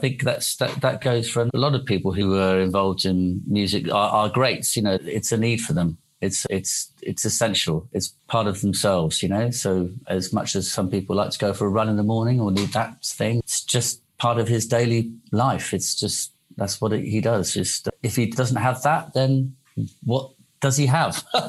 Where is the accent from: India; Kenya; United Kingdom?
United Kingdom; Bridport, South West England; growing up in Bridport in Dorset.